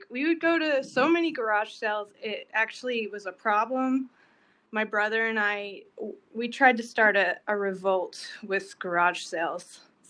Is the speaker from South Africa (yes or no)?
no; Texas, United States; I am originally from Texas, and that's where all my family is, and especially my mom.